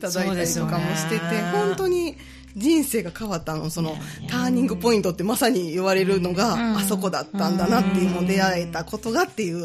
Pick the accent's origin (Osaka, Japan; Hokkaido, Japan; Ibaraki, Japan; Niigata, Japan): Osaka, Japan; now in Amagasaki, Japan; あの私もともと大阪出身なんですけど、尼崎に結婚を機に住むことになりまして、